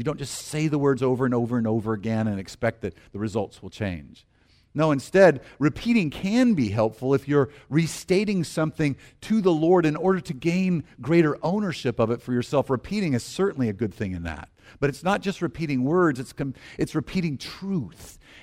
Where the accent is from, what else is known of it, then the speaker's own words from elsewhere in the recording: the South, United States; I grew up in the South, and so frequently people would say, if they were in a need